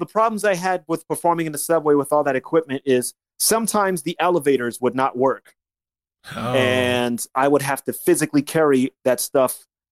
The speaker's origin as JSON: {"language": "English", "region": "California", "country": "United States", "also_born_or_lived": "Las Vegas", "lives_now": "New York, United States", "said": "So basically, I moved to New York from Vegas. Originally from California, moved to Vegas in 1996, and then I moved to New York by myself in 2011 to pursue my career"}